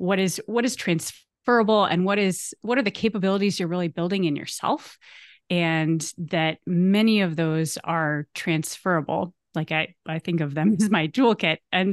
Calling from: Maine, United States; Well, I'm calling in from Maine, eastern coast of the United States.

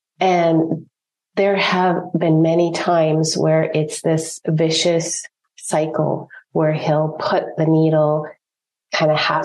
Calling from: Ontario, Canada; I'm calling in from Ontario, Canada.

